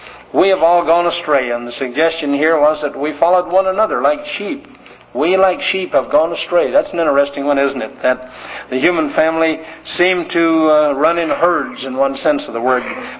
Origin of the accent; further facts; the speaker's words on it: Montana, United States; We grew up in Montana and we had some relationship with the sheep and lambs and so on